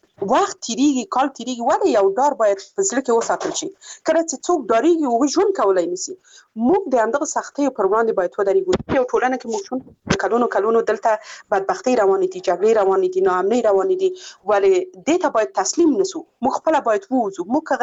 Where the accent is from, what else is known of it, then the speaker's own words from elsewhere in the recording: Afghanistan; موږ د یو افغان په حیث هغه کس چې په افغانستان کې ژوند کړی وو